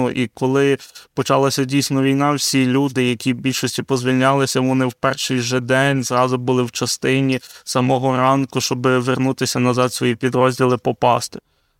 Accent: Lviv, Lviv Oblast, Ukraine; я зі Львова

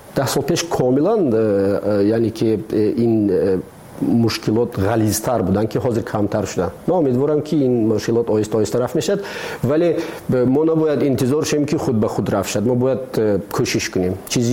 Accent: Tajikistan; همین است وطن ما، ما همین وطنمان خودمان باید آباد کنیم.

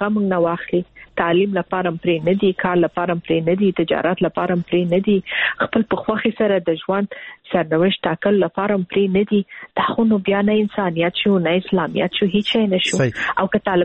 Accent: Afghanistan

